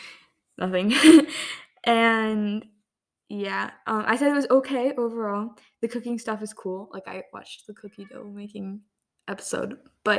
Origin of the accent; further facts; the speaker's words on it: United States; now in Germany; I am not a German citizen. I am American. I am literally moving back to the States.